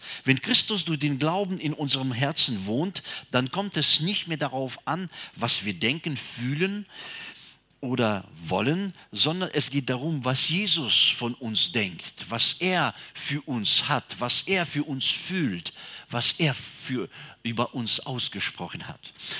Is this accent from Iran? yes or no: no; Siberia, Russia; Ich bin in Sibirien geboren und aufgewachsen.